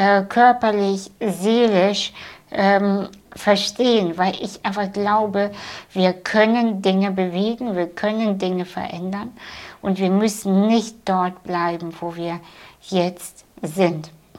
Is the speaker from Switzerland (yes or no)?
no; Kazakhstan; ich bin in Kasachstan geboren, vor 37 Jahren. Und ich in einem Dorf, was nicht mal auf Google Maps zu finden ist. Es ist wirklich ein Dorf hinter dem Dorf, hinter dem Dorf, hinter dem Dorf.